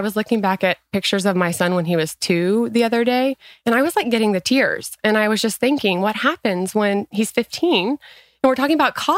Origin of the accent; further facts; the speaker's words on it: Dallas, Texas, United States; I'm true Dallas.